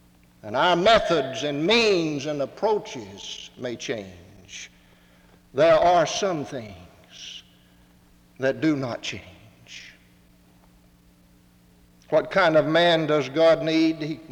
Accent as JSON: {"language": "English", "town": "Atlanta", "region": "Georgia", "country": "United States", "tie": "born or raised there", "said": "My hometown has changed drastically in the 25 years just past. The whole skyline is different. Every time I drive into Atlanta and see the latest skyscraper that has dotted the skyline, I'm amazed at what has taken place."}